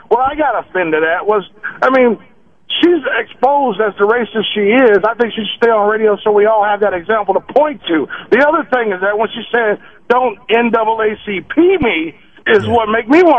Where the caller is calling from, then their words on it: California, United States; Hey, I'm calling from California.